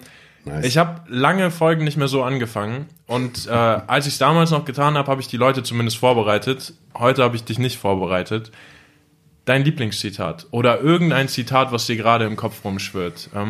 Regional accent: Germany; ich bin auch in Deutschland aufgewachsen.

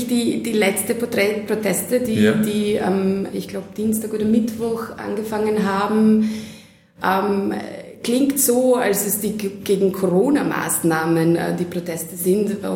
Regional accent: Serbia; Ich war noch nie in Mailand, bin eine Serbin.

